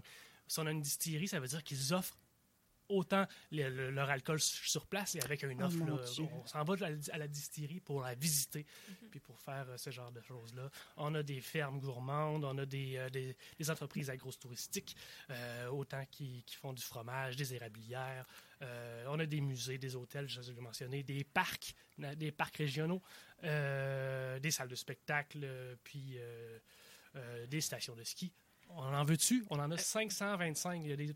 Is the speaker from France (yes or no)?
no; Trois-Rivières, Quebec, Canada; now in Montmagny, Canada; ça passe par Montmagny, d'où je viens, bien, d'où j'habite, en fait. Là, je viens pas de là, je viens de Trois-Rivières, je vous le dis tout de suite.